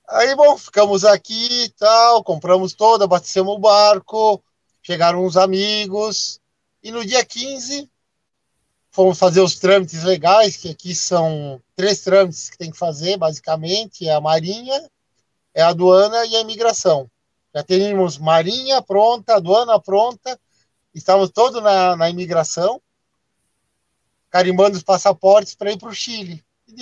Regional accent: Santa Catarina, Brazil; also born or lived in Farroupilha; Farroupilha e já de criança mudamos para Santa Catarina. E moramos em várias cidades, Santa Catarina, no interior e no litoral.

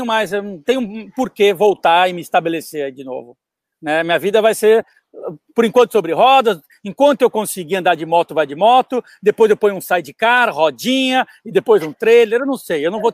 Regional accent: Brazil; Eu sou do Brasil, tudo.

